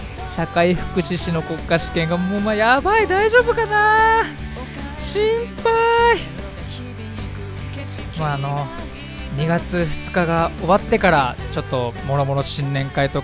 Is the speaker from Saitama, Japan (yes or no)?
no; Fujisawa, Kanagawa, Japan; この番組は藤沢出身の俳優タレントとして活動する私